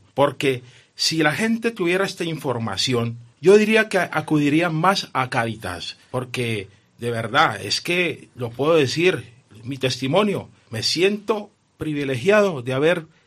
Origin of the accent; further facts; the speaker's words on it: Colombia; now in León, Spain; Yo soy colombiano, de profesión conductor.